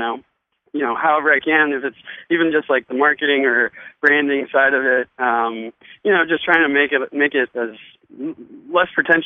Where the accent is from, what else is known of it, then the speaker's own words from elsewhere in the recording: California, United States; I grew up in Central California and I went to school there.